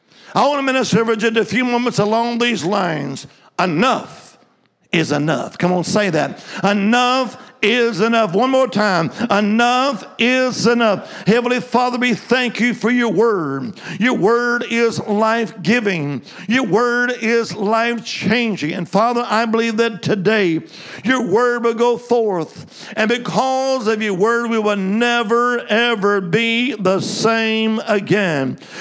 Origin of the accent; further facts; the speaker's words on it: Alabama, United States; I was raised in the Holy Land, Alabama.